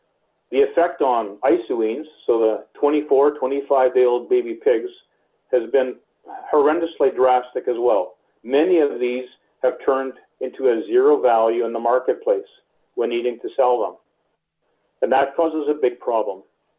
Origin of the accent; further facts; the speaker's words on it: Manitoba, Canada; I'm a producer from Manitoba